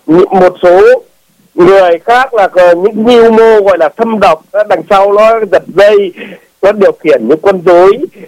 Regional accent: Hải Dương, Vietnam; không có một cái ngày lễ nào ở miền Bắc hiện nay nói chung và riêng quê hương Hải Dương tôi nói riêng, nói chung là Việt Nam nói

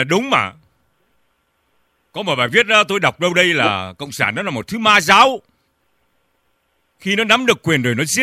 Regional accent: Northern Vietnam, Vietnam; born there; Tôi đẻ tại miền Bắc, tôi đẻ tại miền Bắc mà.

